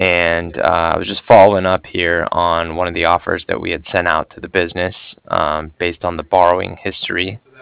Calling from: Cardiff, Wales, United Kingdom; I was calling from Cardiff

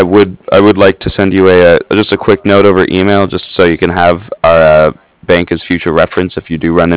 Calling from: San Diego, California, United States; I'm calling from San Diego.

